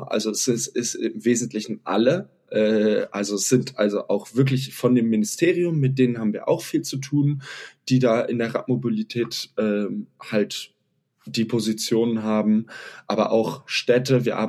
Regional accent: Berlin, Germany; ich bin in Berlin groß geworden

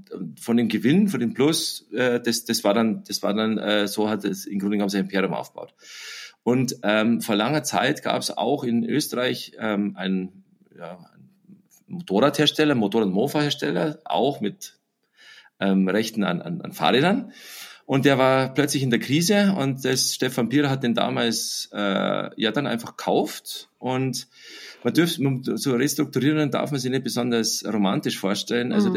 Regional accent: Germany; wir sind ja Deutsche

